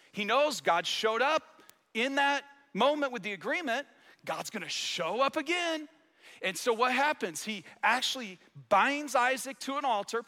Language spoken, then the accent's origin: English; Michigan, United States; I got to tell you, I grew up in Michigan, blue collar. I got a lot of grit.